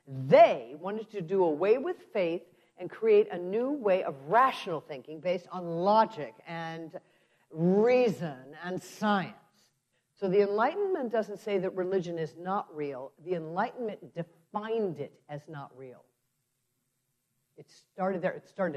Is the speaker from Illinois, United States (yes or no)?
yes; Chicago, Illinois, United States; I was raised in Chicago in the 1960s.